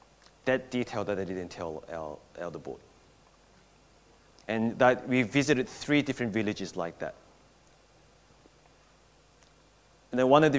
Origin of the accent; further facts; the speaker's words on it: Belmore, New South Wales, Australia; Whereas for me, I grew up in Belmore. I lived in Belmore since 1988 until like 3 years ago.